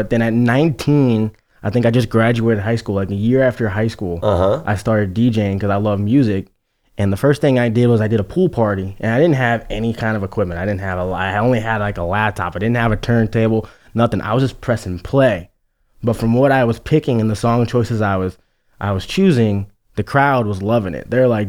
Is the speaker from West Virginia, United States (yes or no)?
no; New York City, New York, United States; I am originally from Queens, New York.